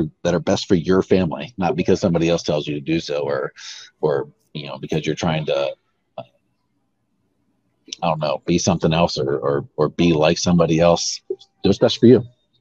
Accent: Florida, United States; luckily we're from Florida, so that's kind of accepted

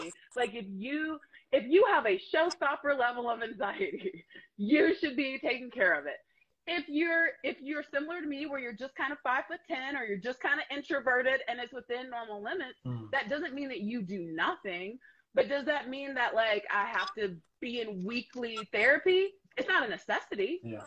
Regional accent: South Carolina, United States; But I'm originally from South Carolina, or the South, in the U.S., for those of you who are not from the States.

